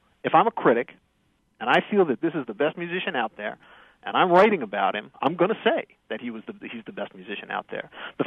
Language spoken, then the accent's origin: English; New Jersey, United States; I grew up in New Jersey, so … came along